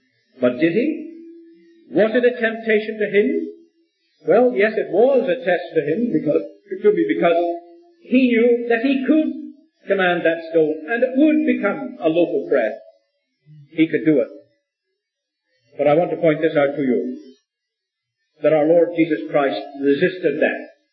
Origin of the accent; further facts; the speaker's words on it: Northern Ireland, United Kingdom; When I was brought up in the North of Ireland, we used to sing a little chorus